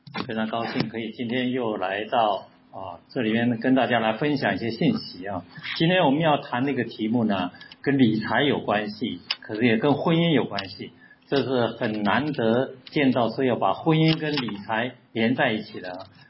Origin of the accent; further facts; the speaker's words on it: China; 这个我们中国人讲的话很像啊